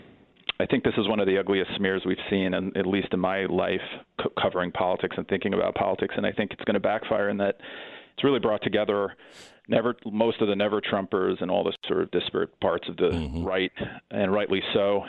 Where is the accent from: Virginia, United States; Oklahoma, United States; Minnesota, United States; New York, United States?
New York, United States; because I grew up in New York, and guns were sort of alien to my, you know, neighborhood and place I grew up, unless criminals had them.